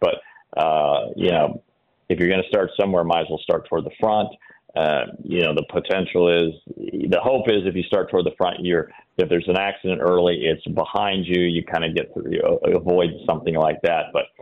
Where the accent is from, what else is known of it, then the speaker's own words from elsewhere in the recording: Indiana, United States; growing up in Indiana, when there was snow on the ground, it was great to watch that there was racing